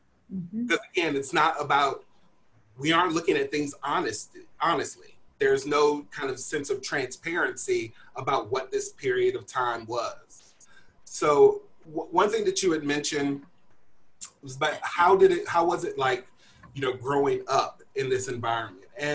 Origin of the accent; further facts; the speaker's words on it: Virginia, United States; It is the South, and I grew up in Virginia, which is not the Deep South.